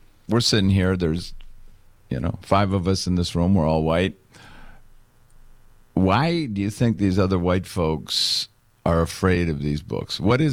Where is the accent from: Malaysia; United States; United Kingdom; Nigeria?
Nigeria; I grew up in Nigeria, so I knew really as a very, very early age